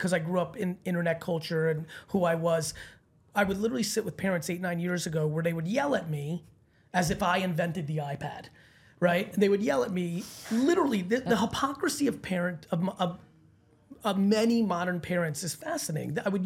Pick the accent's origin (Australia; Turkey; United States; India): United States; New Jersey; if you talk shit when I was growing up in New Jersey, like you got punched in the face.